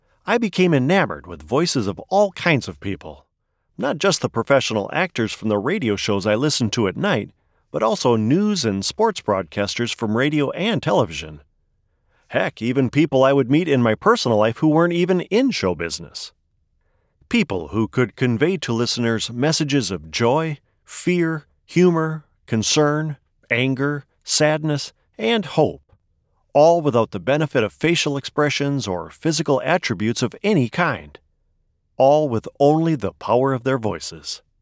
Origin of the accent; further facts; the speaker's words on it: Wisconsin, United States; I've been interested in voiceover work since I was a young boy growing up in Wisconsin.